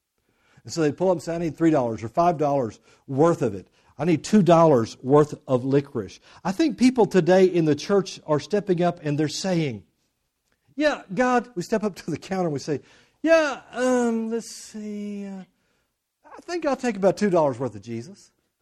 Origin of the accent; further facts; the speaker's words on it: Lubbock, Texas, United States; also born or lived in Moorpark, California; I grew up mostly in Lubbock here, but for about 4 years. We lived after my mom remarried, she and the man who's my dad now, we moved to California.